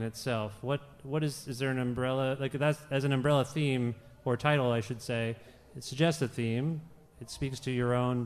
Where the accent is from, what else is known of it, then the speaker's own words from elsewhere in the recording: India; I'm from India. My dad, my parents, I almost said just my dad, but both of them, my parents, are from India. And I grew up, I was first generation